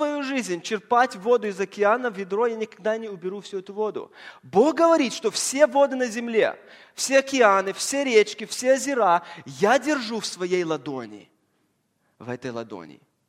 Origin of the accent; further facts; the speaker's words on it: Los Angeles, California, United States; Я вырос в Лос-Анджелесе около океана и люблю океан.